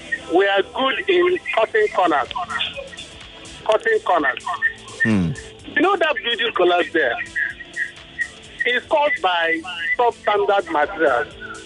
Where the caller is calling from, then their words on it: Apapa, Lagos, Nigeria; I'm calling from Apapa.